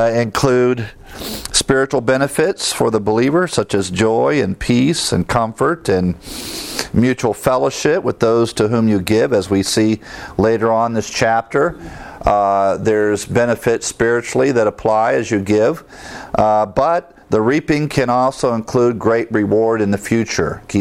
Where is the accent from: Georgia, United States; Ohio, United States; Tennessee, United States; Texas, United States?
Ohio, United States; when I was growing up in Ohio.